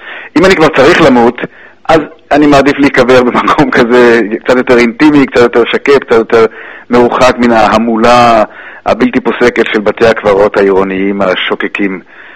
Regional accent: Netzer Sereni, Central District, Israel; also born or lived in Givat Brenner; למשל אני זוכר מנצר סיריוני, קיבוץ שאני בא ממנו, מגבעת ברנר, גם כן קיבוץ שנולדתי בו.

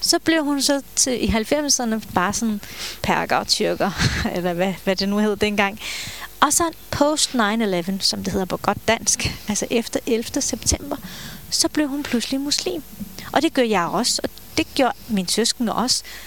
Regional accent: Black Sea Region, Turkey; derfra, hvor jeg kommer fra, op ved hvad hedder den anatolske højslette tæt ved Sortehavet

